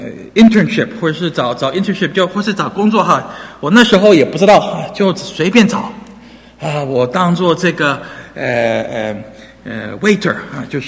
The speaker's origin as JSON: {"language": "Chinese", "country": "Taiwan", "tie": "born or raised there", "also_born_or_lived": "Singapore", "said": "我在台湾新加坡长大，我每四年三年级回来，七年级初一也回到美国。"}